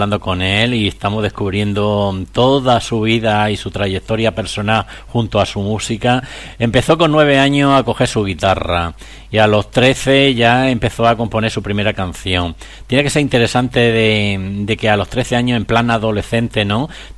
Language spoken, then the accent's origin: Spanish; Andalusia, Spain; yo es que el inglés no lo tengo muy acérrimo, y encima soy andaluz